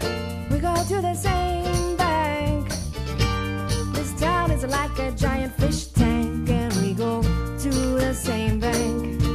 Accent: Ann Arbor, Michigan, United States; yeah, we're from Ann Arbor, Michigan, and I wrote this tune when we started off in Ypsilanti, right next door, and that's where we started the band.

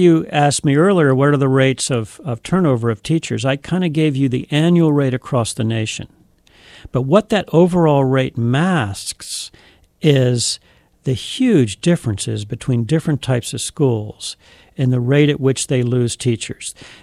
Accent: Pennsylvania, United States; and then moved back east. I grew up near Philadelphia.

